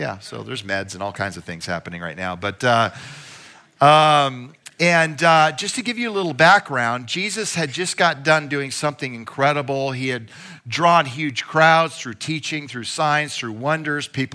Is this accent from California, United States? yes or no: no; Michigan, United States; born there; also born or lived in Minnesota; So I was born in Michigan. All right. Then I lived in Minnesota.